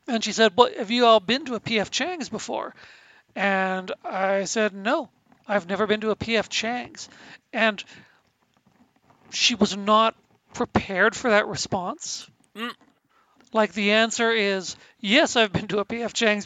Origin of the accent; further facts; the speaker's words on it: Canada; But then I just went, I'm from Canada.